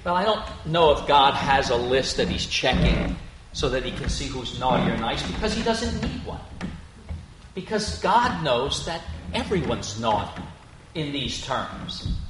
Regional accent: Emmaus, Pennsylvania, United States; I just remember growing up in Emmaus, growing up in St. Anne's Catholic Church and going to midnight mass.

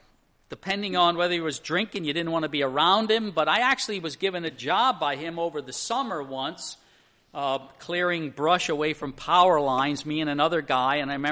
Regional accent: Emmaus, Pennsylvania, United States; When I was growing up in the Slovak community in Emmaus

